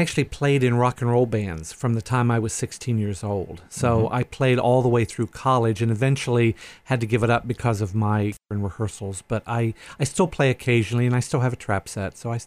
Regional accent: West Virginia, United States; No, I'm originally from West Virginia.

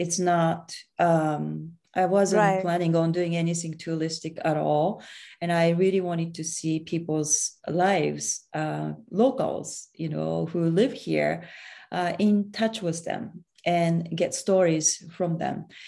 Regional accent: Japan; This is a very strong connection I feel, maybe because I'm from Japan.

